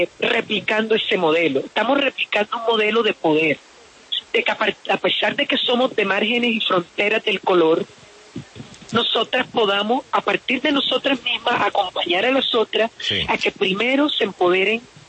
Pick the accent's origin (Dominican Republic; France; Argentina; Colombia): Colombia; soy una mujer negra, ya eso es bastante, y soy mujer y soy colombiana